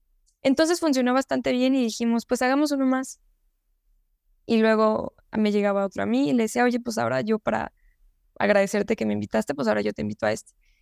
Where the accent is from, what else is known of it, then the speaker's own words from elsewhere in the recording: Mexico City, Mexico; yo soy de la Ciudad de México